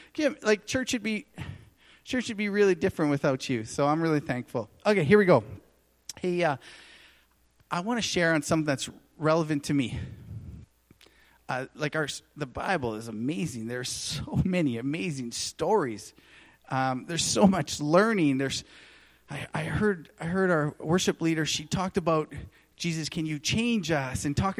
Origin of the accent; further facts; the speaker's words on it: Edmonton, Alberta, Canada; Tanis and I are conservative. We grew up in Edmonton.